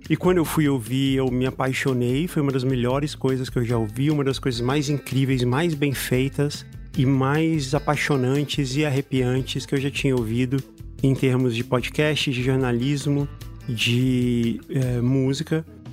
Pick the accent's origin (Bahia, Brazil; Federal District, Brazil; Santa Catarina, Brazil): Federal District, Brazil; Brasília; Eu cresci em Brasília nos anos 90, né?